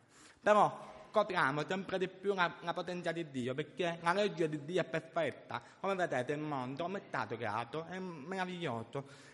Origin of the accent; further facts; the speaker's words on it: Termini Imerese, Sicily, Italy; Perché nell'81, nel mio paese, io vengo da Termini Imerese, provincia Palermo.